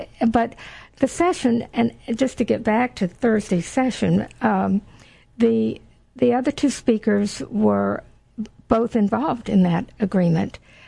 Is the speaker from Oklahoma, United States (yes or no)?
no; Houston, Texas, United States; Now, I grew up in Texas. I grew up in Houston, Texas.